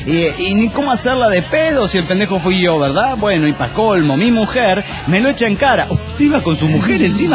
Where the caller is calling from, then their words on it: Buenos Aires, Argentina; de Buenos Aires, Argentina.